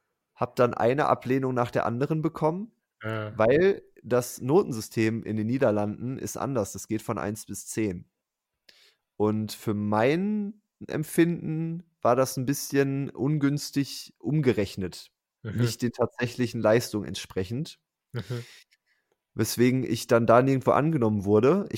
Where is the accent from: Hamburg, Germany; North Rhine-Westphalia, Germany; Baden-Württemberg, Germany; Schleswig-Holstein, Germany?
North Rhine-Westphalia, Germany; Münster; Ich komme aus Münster.